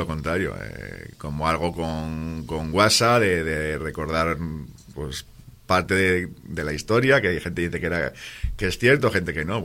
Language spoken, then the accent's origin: Spanish; Laredo, Cantabria, Spain; los que somos de Laredo